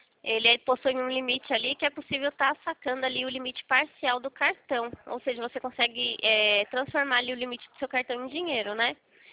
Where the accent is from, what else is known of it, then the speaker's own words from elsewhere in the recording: Atibaia, São Paulo, Brazil; Eu falo de São Paulo, eu sou de Atibaia.